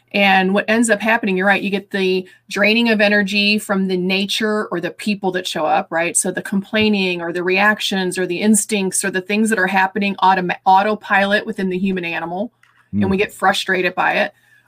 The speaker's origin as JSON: {"language": "English", "town": "Washington", "region": "Missouri", "country": "United States", "tie": "born or raised there", "lives_now": "Ballwin, United States", "said": "Yeah, I grew up in Washington, but I've lived out here in West County in Baldwin for 26 years."}